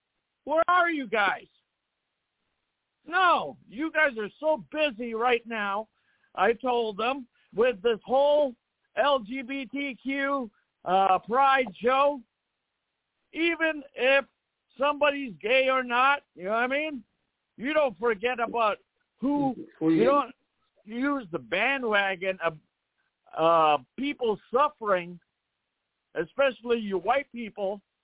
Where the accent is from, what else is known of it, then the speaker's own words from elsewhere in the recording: Palestine; I'm standing with my indigenous people from Africa. I'm from Palestine.